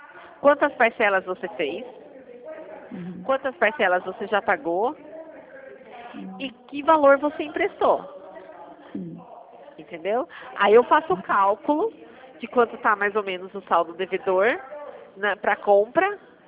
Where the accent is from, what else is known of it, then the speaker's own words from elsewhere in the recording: Santa Bárbara d'Oeste, São Paulo, Brazil; now in Capivari, Brazil; eu sou de Santa Bárbara.